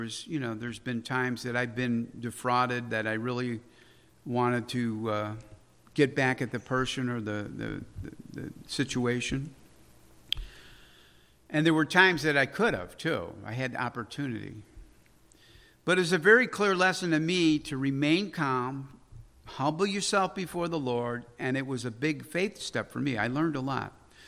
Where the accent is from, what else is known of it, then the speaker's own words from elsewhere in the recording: Chicago, Illinois, United States; And, you know, I'm from Chicago. You know what the Chicago way is, right?